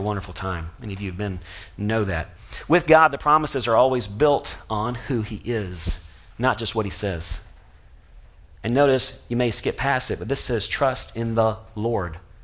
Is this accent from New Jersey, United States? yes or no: no; Atlanta, Georgia, United States; I grew up in Atlanta, Georgia, and so there we were going up to North Georgia.